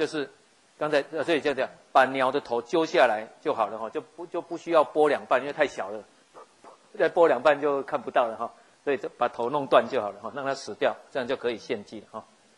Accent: Taiwan; 很多我们台湾人一样，拜拜都要杀三牲嘛齁。

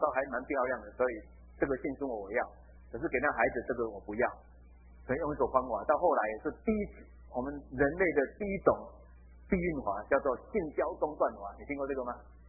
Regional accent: Taiwan; 我还记得我小时候在台湾的时候

